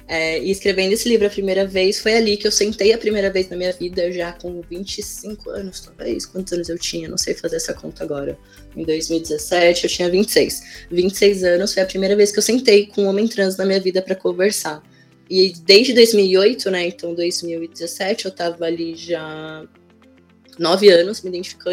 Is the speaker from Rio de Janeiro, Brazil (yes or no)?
no; São Paulo, Brazil; Fui criado em Vila Nova Cachoeirinha, um bairro periférico da Zona Norte de São Paulo.